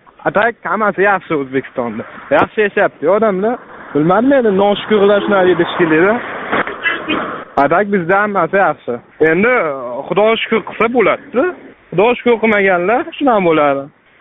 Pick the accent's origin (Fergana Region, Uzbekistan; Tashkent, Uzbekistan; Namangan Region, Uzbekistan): Fergana Region, Uzbekistan; Ha, biz Farg'onadanmiz. Men 22 yoshda bozorda ishlayman.